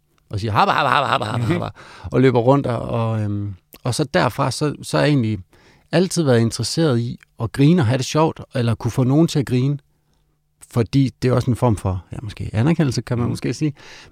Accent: Give, Central Denmark Region, Denmark; Jeg voksede op i Give.

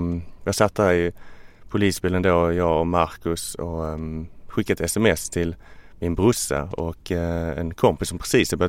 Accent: Ystad, Skåne, Sweden; Jag är från Ystad, ligger längst ner.

